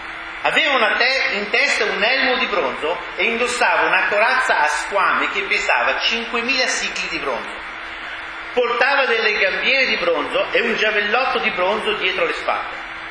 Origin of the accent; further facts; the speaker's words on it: Bergamo, Lombardy, Italy; Io sono bergamasco, diciamolo dire, giustamente da buon bergamasco, non ho fatto il muratore come mio padre e mio fratello